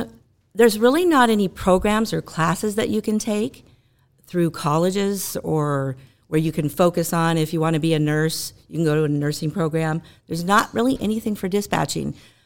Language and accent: English; California, United States; I was born and raised in Ventura County, lived here all my life. Currently, I live in the city of Fillmore with my husband of 30 years.